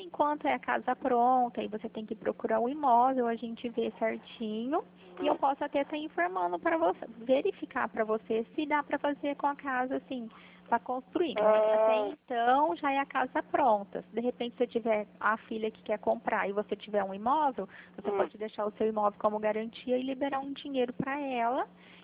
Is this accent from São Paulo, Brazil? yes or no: yes; Pirassununga, São Paulo, Brazil; sim, eu sou aqui de Pirassununga mesmo